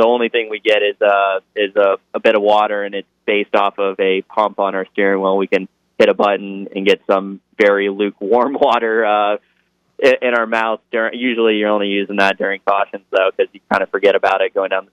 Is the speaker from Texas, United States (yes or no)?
no; Jupiter, Florida, United States; You know, I'm a Florida native, right? I'm born and raised in Jupiter, Florida, and I still live there.